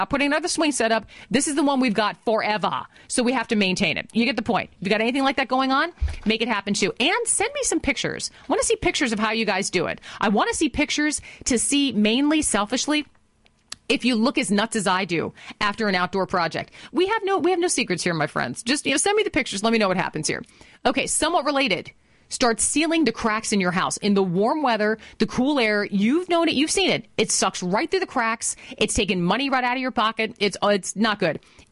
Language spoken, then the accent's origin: English; Wisconsin, United States; when I grew up in Wisconsin, the only room that had an air conditioner, first of all, was my folks' bedroom.